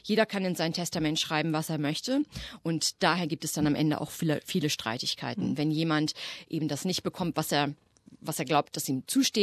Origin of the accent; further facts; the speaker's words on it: Flensburg, Schleswig-Holstein, Germany; moved away as an adult; now in Australia; Also ich bin 1995 nach Australien ausgewandert. Ich komme ursprünglich aus Flensburg, an der dänischen Grenze. Bin da zur Schule gegangen, ich habe eine Waldorfschule besucht und habe dann in Passau in Bayern Jura studiert.